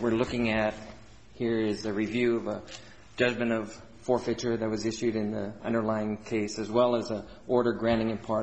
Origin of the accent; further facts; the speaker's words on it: Hawaii, United States; I'm from Hawaii. We don't have citrus.